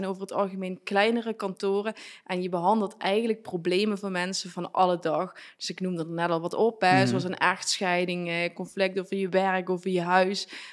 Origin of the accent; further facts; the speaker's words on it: IJssel, Netherlands; En ik ben opgegroeid in IJssel, een dorpje, zeg maar, als je hier een beetje doorkijkt, dan zie je het liggen, zeg maar, ligt achter die heuvels. En daar ben ik opgegroeid.